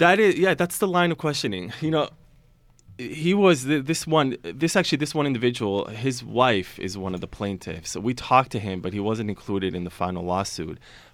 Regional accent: Israel; also born or lived in United States; I'm Jewish. I was born in Israel. I grew up in Israel and the United States.

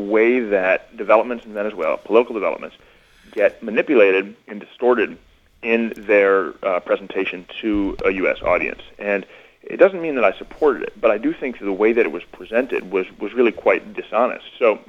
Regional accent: United States; I as an American, as a backpacker

